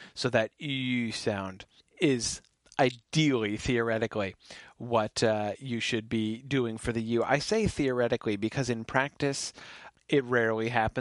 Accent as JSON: {"language": "English", "country": "United States", "said": "I apologize. I'm an American."}